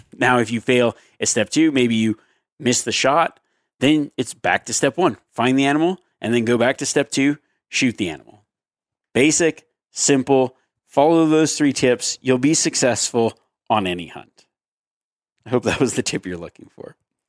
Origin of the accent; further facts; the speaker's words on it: Reno, Nevada, United States; It'll be in my hometown of Reno, Nevada for the Pope and Young Convention.